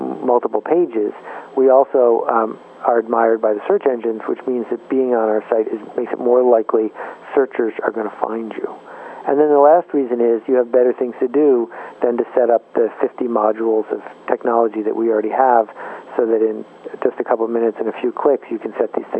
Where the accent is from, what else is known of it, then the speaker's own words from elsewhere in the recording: Buffalo, New York, United States; When I grew up in Buffalo, there were three channels, 2, 4, and 7.